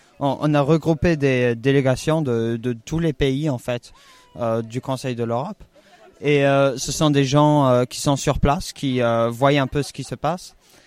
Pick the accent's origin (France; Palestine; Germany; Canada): Germany; j'ai 16 ans et je viens d'Allemagne et je vais dans une petite école de province.